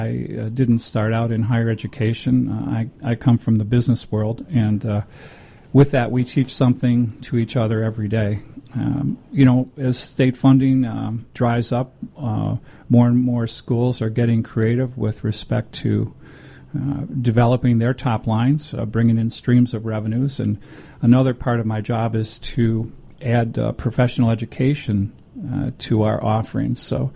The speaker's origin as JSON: {"language": "English", "town": "Detroit", "region": "Michigan", "country": "United States", "tie": "born or raised there", "said": "So I grew up around Tiger Stadium, blue-collar family, five kids and four pork chops."}